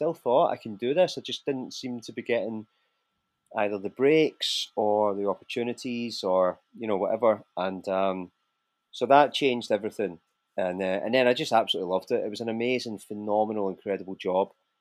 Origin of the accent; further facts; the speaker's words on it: Kilmarnock, Scotland, United Kingdom; as a kid growing up in Kilmarnock, my dream had been to go to London and do musicals.